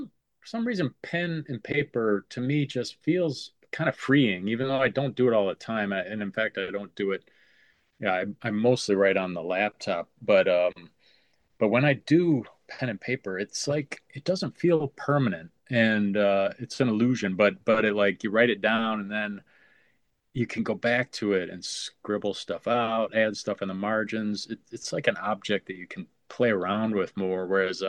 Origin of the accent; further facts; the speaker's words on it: Grand Rapids, Michigan, United States; also born or lived in Saginaw / Kalamazoo; now in Mount Pleasant, United States; I was born in Saginaw. I lived there till I was 9, then I moved to Grand Rapids, lived there till I was 18, then lived in Kalamazoo.